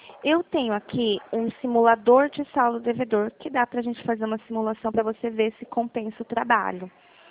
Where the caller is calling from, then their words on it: Dracena, São Paulo, Brazil; Eu falo aqui de Dracena